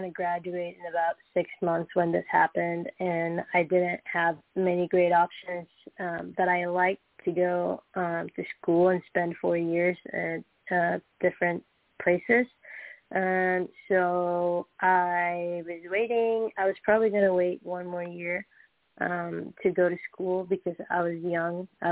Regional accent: Colombia; English is a second language; Colombia, South America.

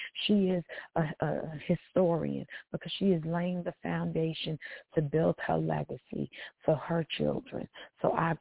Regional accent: New York City, New York, United States; For a lot of people who don't know, I was raised in Bed-Stuy, Brevoort Project.

